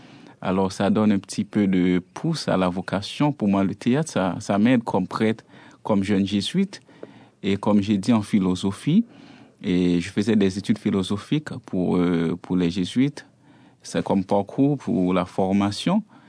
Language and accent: French; Croix-des-Bouquets, Ouest, Haiti; born there; Oui, je suis né à la Croix-des-Bouquets. Mm-hmm. C'est à l'ouest d'Haïti. C'est environ 30 minutes de la capitale d'Haïti, qui est Port-au-Prince.